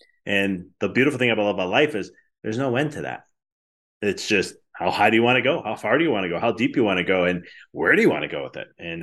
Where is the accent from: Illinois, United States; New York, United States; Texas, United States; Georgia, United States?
Illinois, United States; Chicago; Like I experienced this when I moved from Chicago and I went to school at Arizona for a little bit.